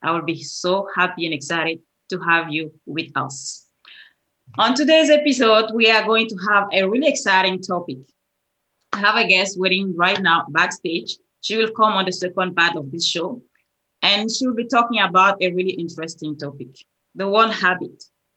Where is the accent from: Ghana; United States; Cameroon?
Cameroon; And from Africa, where I come from, I'm from Cameroon originally